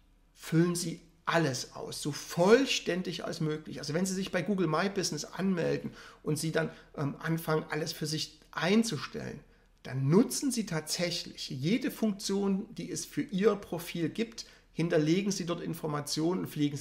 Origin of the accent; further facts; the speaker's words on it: Leipzig, Saxony, Germany; weil ich komme aus Leipzig, Wiederitzsch, Friseure in meinem Umfeld angezeigt.